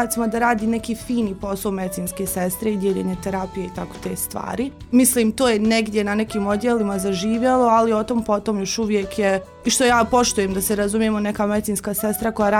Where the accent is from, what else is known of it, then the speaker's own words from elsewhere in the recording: Zenica, Federation of Bosnia and Herzegovina, Bosnia & Herzegovina; tu sam iz Zenice, rođena i odrasla u Zenici. Rođena sam 1. novembra 1991. godine. Završila osnovnu školu Radakovu Skender Kulenović, drugu gimnaziju u Zenici